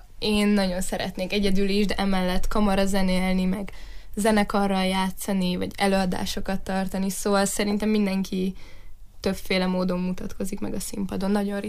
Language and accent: Hungarian; Târgu Mureș, Mureș County, Romania; now in Budapest, Hungary; már az is nagy váltás volt az életemben, hogy innen Marosvásárhelyről kikerültem Budapestre